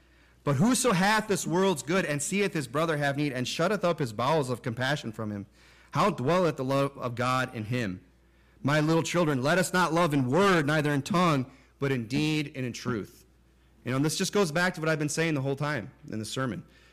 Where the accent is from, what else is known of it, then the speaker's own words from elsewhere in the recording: Michigan, United States; That house I grew up in Michigan that I had to mow that lawn all those years